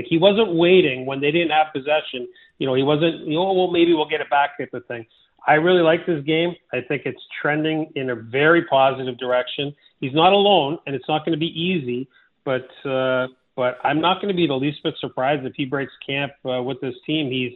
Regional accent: Sudbury, Ontario, Canada; now in London, United Kingdom; So I'm from the north. I'm from Sudbury originally. We get sunshine up there. Crisp, cold, sunny winters.

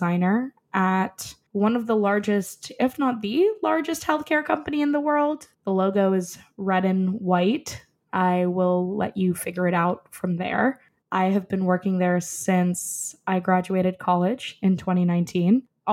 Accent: New York City, New York, United States; I am born and raised in New York City. I'm a native New Yorker. I grew up on the Upper East and Upper West Side

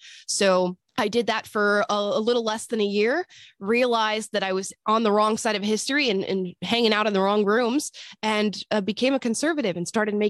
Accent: Florida, United States; born or raised there

